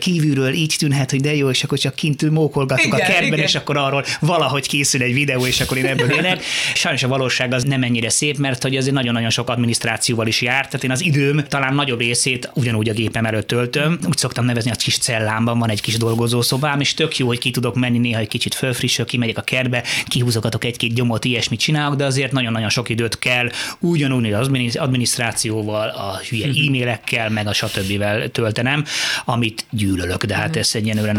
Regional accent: England, United Kingdom; now in Pilisszántó, Hungary; szerintem az a millió, amiben fölnőttem, tehát azért Anglia egy gyönyörű hely, gyönyörű kertek

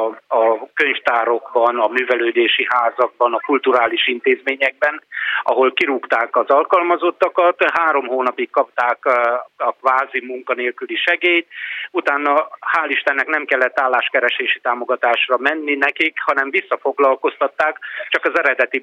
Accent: Eger, Heves, Hungary; én egyébként egri vagyok

